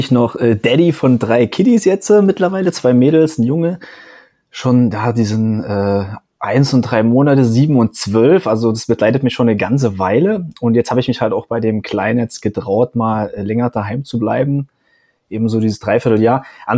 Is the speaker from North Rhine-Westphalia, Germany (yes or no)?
no; Saxony, Germany; ich komme aus dem Erzgebirge ursprünglich